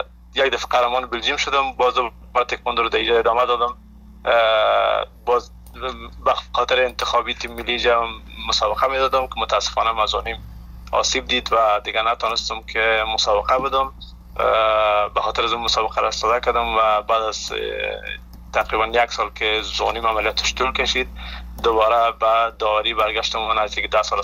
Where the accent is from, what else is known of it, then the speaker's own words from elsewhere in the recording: Afghanistan; با نمایندگی از افغانستان رو شرکت میکنم. عشق وطنم است، ما وطنم هیچ وقت فراموش نمیکنم